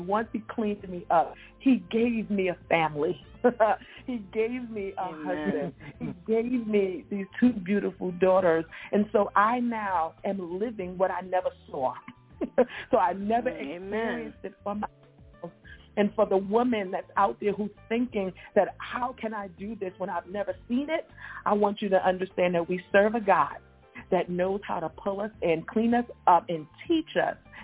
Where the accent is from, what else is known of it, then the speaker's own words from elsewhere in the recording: Bronx, New York, United States; because I grew up in the South Bronx, because I had an alcoholic mother.